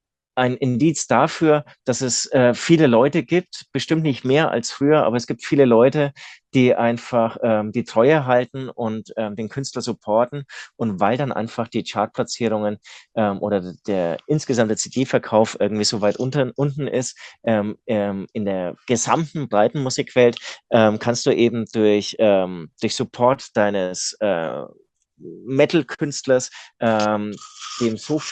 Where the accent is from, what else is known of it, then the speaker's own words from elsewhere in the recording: Munich, Bavaria, Germany; ich komme ja aus München